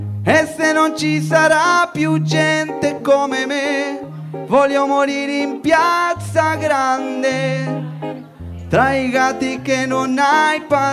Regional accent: Turin, Piedmont, Italy; Sono torinese doc.

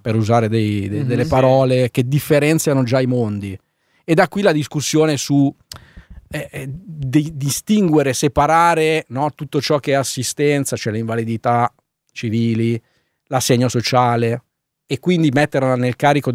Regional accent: Sesto San Giovanni, Lombardy, Italy; io sono di Sesto San Giovanni, no? Le fabbriche insistevano, la Breda, la Falck

